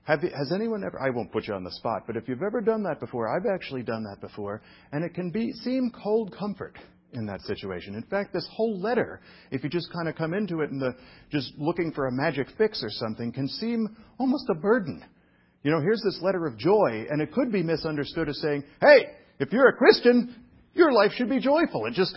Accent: New York, United States; also born or lived in Florida; I'm from New York. I'm constantly stressed. The only time I wasn't stressed in my life was my 2 years in Florida.

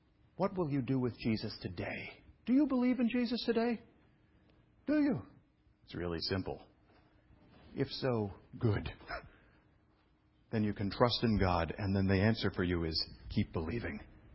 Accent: Brooklyn, New York, United States; It's my old joke with the communists I was raised with in Brooklyn.

